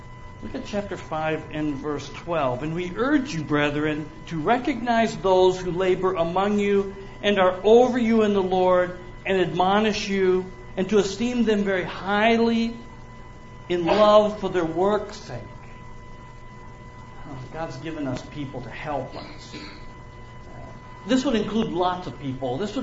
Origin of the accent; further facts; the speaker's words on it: Chicago, Illinois, United States; I'm from the Chicago area, which isn't all that far